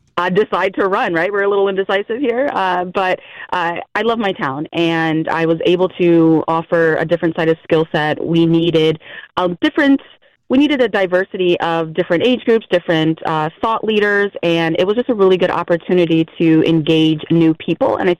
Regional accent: Bloomfield, United States; So I was born and raised in Bloomfield. I am the daughter of two beautiful Jamaican immigrants.

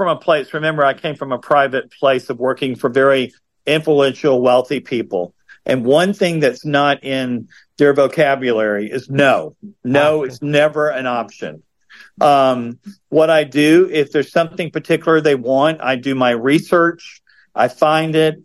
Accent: the South, United States; And I grew up in the South, and quite honest with you, we're quite well known for, if we're drinking, we carry a flask and we hide it.

